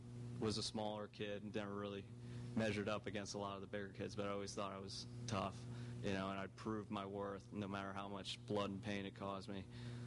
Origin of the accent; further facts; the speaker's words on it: Lutz, Florida, United States; So I grew up in Lutz.